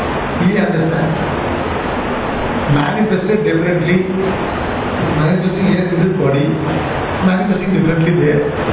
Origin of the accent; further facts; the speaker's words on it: India; Like, for example, when we are growing up in India, and our children are now growing up now